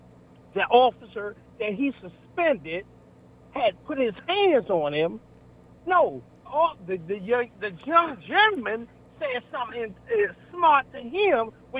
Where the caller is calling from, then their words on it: Washington, District of Columbia, United States; I'm calling from Washington, D.C.